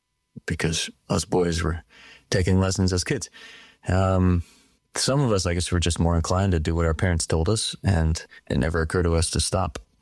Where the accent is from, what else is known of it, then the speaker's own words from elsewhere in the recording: Seattle, Washington, United States; now in Nashville, United States; I'm a Seattle native, and being born and raised in Seattle, it's easy just to say.